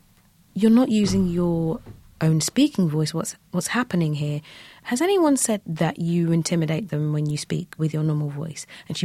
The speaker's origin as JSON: {"language": "English", "region": "London", "country": "United Kingdom", "tie": "born or raised there", "said": "I'm from London, born and bred. My parents are both Nigerian."}